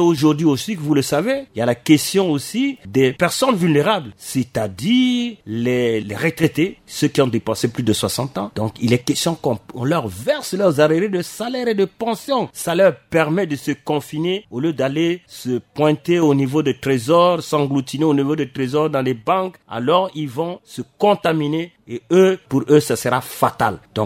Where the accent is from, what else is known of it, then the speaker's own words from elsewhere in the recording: Central African Republic; nous sommes des Centrafricains, nous sommes un syndicat responsable.